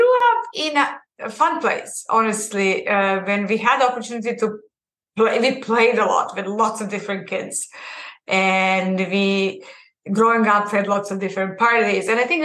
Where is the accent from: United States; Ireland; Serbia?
Serbia; English is a second language; I was lucky that I was from Serbia, because officially there was never war in Serbia.